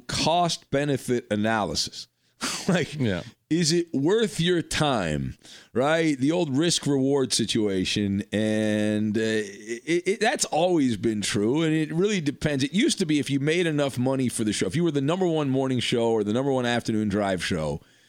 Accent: California, United States; I grew up in Orange County, so I watched the Angels too and the Dodgers.

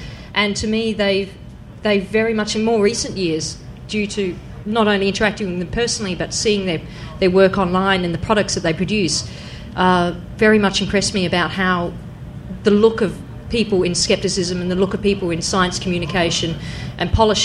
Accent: Australia

